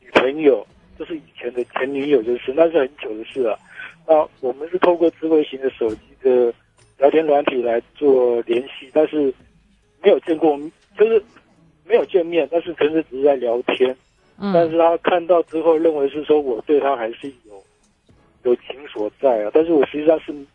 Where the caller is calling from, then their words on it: Keelung, Taiwan; 我是基隆的